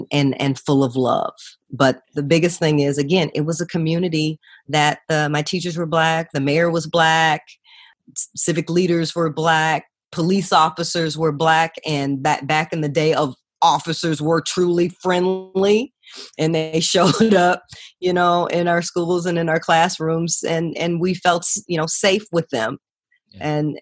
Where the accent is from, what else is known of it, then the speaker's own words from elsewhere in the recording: Gary, Indiana, United States; growing up in Gary in the 80s, right?